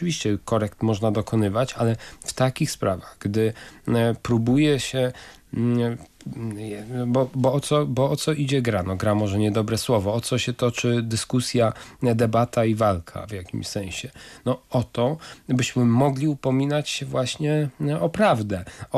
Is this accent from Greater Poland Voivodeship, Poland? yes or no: no; Fordon, Kuyavian-Pomeranian Voivodeship, Poland; No ja jestem z Fordonu, gdzie w ogóle przecież w dzisiejszym starym Fordonie się przenikały trzy kultury.